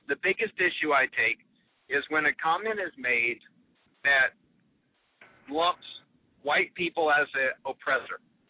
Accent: the South, United States; I grew up in the South.

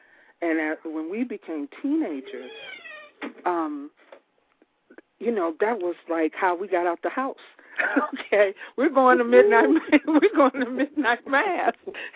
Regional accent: Chicago, Illinois, United States; a tradition in my neighborhood when I grew up in Chicago also, and the neighborhood, we did everything as a neighborhood.

